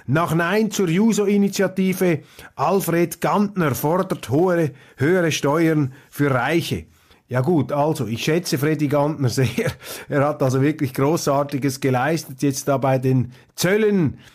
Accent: Zurich, Switzerland; als Zürcher sollte man sich ohnehin da nicht allzu stark aus dem Fenster hinauslehnen

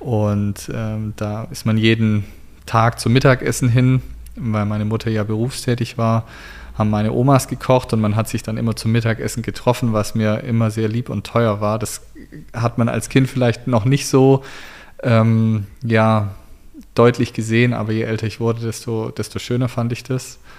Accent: Herrenberg, Baden-Württemberg, Germany; also born or lived in Stuttgart; also ich bin geboren in Stuttgart und bin dann in Herrenberg aufgewachsen. Das ist so eine halbe Stunde ungefähr von Stuttgart weg.

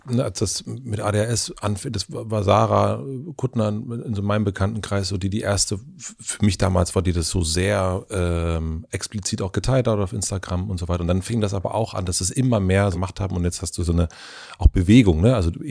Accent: Brandenburg, Germany; da wo ich herkomme, also Brandenburg.

